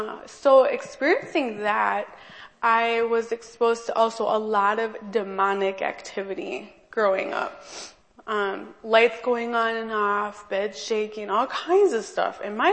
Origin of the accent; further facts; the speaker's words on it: Green Bay, Wisconsin, United States; So I grew up in Green Bay … if you don't know.